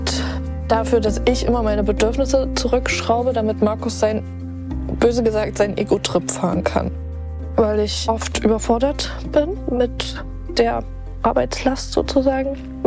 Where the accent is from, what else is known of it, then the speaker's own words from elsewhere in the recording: Saxony, Germany; ich bin 27 Jahre alt und bin Psychologin. Und wir kommen aus Sachsen.